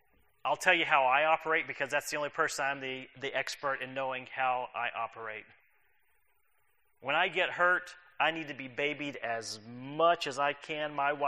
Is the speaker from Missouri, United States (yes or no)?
no; Texas, United States; I'm still learning all these Southernisms. I grew up in Texas, and I'm told that is not part of the South.